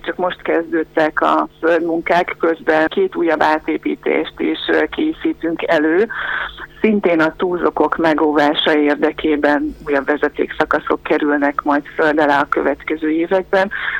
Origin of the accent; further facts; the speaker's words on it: Hungary; világon elsőként Magyarországon nyilvánítottak védetté, így egy kicsit különlegesebb a viszonyunk magyarként a túzokokhoz.